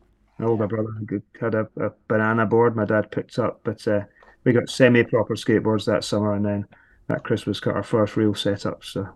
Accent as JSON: {"language": "English", "town": "Glasgow", "region": "Scotland", "country": "United Kingdom", "tie": "born or raised there", "said": "I started skating in Glasgow. I was born in Glasgow, skated there from 1987. Moved through to Edinburgh in 1993 to study"}